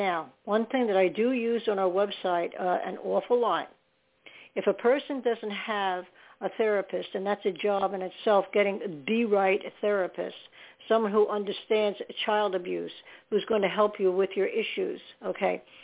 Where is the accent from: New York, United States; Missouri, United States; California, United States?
New York, United States; born there; now in New Jersey, United States; Right now I'm in New Jersey. I wasn't born in New Jersey. I was born in New York. But I'm in New Jersey.